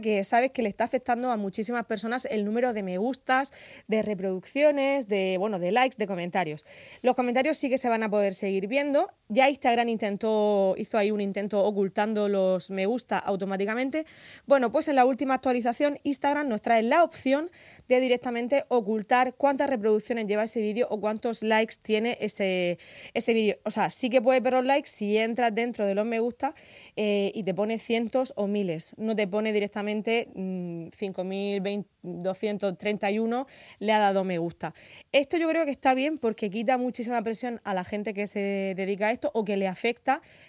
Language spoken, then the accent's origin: Spanish; Murcia, Region of Murcia, Spain; Tengo que decir que no lo cambio por Murcia, porque yo soy muy de Murcia